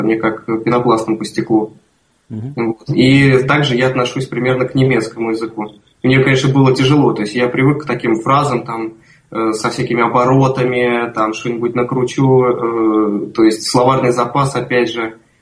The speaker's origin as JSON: {"language": "Russian", "region": "Moscow", "country": "Russia", "said": "Я из Москвы приехал."}